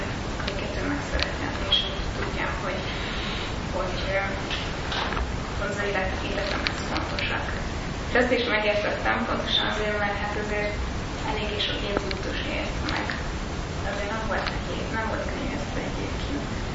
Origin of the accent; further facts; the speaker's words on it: Hungary; Tehát alapból ez már tök izgalmas volt, hogy én Magyarországról jövök, azt sem tudták, hogy hol van Magyarország.